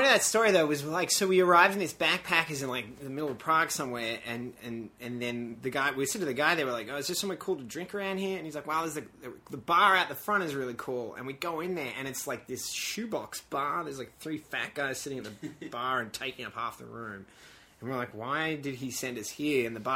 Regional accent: Melbourne, Victoria, Australia; I'm from Melbourne, so I haven't really seen that much snow. I mean, there's snow in Australia, but I haven't seen that much of it.

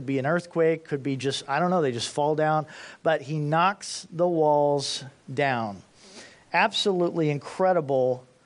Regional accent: Indianapolis, Indiana, United States; I grew up in Indianapolis, Indiana.

